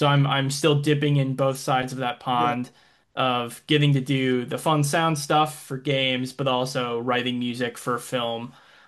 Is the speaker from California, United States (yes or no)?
no; Wisconsin, United States; moved away as an adult; now in Washington, United States; Yeah, I didn't grow up around here, but I grew up in Wisconsin, but I moved out here for DigiPen to go to college, and I've lived here ever since.